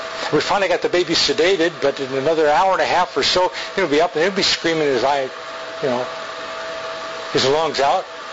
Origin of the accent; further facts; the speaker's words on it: United States; I thank God for being an American with all my heart.